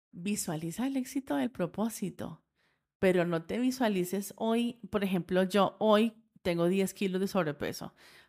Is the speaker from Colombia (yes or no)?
yes; Colombia; como buena colombiana no puedo vivir sin el café.